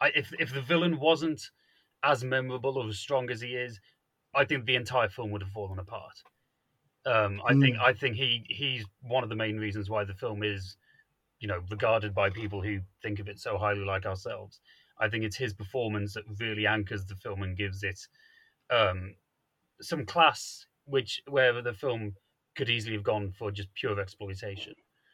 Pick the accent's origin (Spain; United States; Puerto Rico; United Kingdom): United Kingdom; Believe me, I'm British.